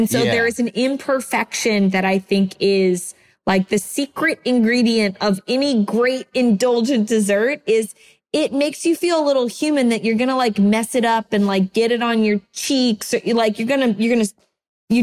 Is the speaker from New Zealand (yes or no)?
no; Ohio, United States; also born or lived in Virginia; I'm from Ohio, but then I spent like my, I guess, school years in Virginia.